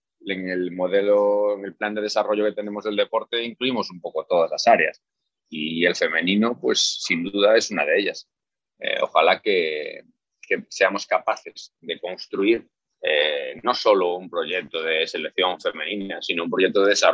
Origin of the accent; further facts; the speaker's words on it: A Coruña, Galicia, Spain; now in Dubai, United Arab Emirates; la verdad es que el calor no se compara con mi ciudad natal, porque en Coruña tenemos entre frío y lluvia